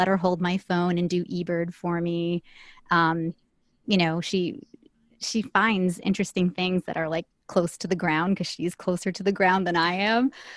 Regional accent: Virginia, United States; now in Maryland, United States; So I live in Maryland. I was born and raised in Virginia, and I've lived all over the place, but I live in Maryland now.

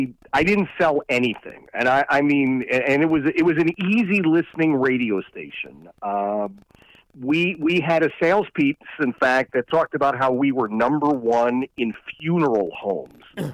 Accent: Philadelphia, Pennsylvania, United States; I could start at the beginning. I grew up in Philadelphia, and I spent some time many years ago

